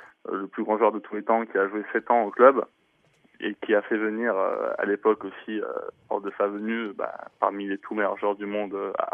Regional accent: Naples, Campania, Italy; born there; Je suis né en fait à Naples d'un papa napolitain, d'une maman française, donc ce qui fait que je suis bilingue de naissance et biculturel.

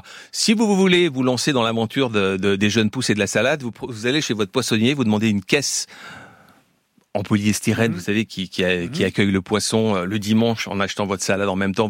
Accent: La Tronche, Auvergne-Rhône-Alpes, France; Ah oui, Grenoble, c'est ma région d'origine, donc je suis content.

